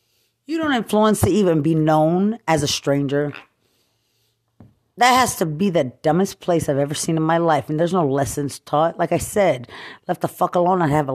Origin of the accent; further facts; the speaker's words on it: Lubbock, Texas, United States; And I'm from Lubbock. I'm not from Bexar County. I didn't grow up there.